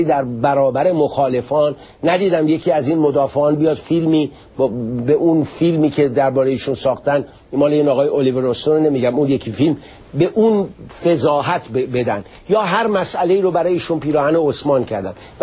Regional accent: Iran; من به عنوان یک ایرانی در سرزمینی که 100 سال پیش مشروطیت میاد

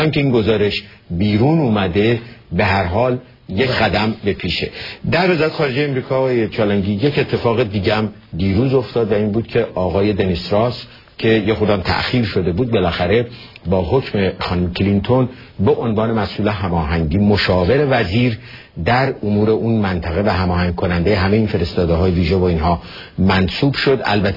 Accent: Iran; من هم به عنوان یک ایرانی، بسیار حساسن و حساسیم روی اسم خلیج فارس

